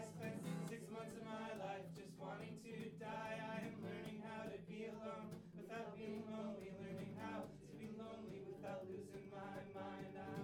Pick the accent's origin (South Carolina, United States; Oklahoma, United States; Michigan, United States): Michigan, United States; I grew up in West Michigan, and it's so Christian there.